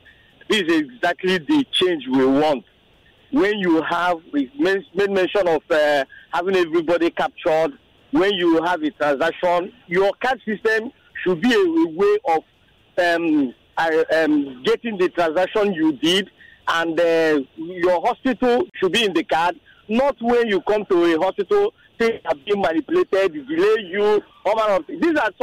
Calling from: Akute, Ogun, Nigeria; from Akute.

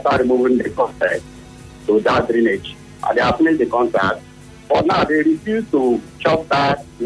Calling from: Port Harcourt, Rivers, Nigeria

